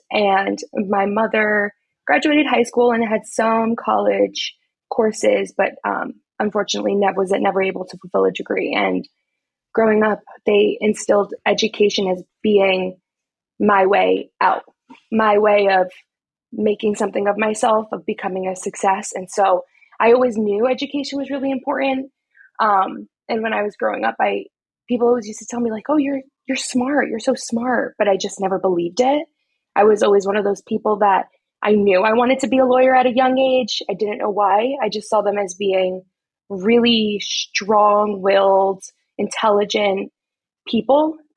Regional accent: New Jersey, United States; also born or lived in Washington Heights, New York; I grew up somewhat in Washington Heights, mainly in New Jersey, and I went to Montclair State I went to public school my whole life.

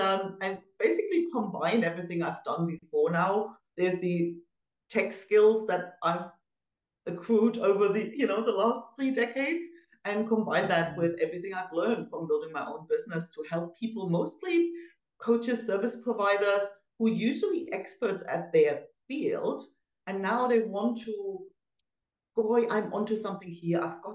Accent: Germany; now in Spain; Well, I'm originally from Germany. I've been around, like, my background's as varied as the countries I've lived in. But for the last 20 years, I've been living in the south of Spain

